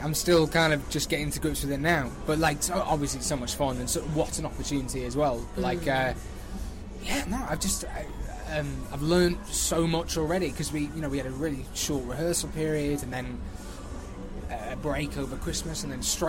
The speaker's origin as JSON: {"language": "English", "town": "Manchester", "region": "North West England", "country": "United Kingdom", "tie": "born or raised there", "lives_now": "London, United Kingdom", "said": "I grew up in Manchester for 18 years, and then I started auditioning for drama school when I was 18"}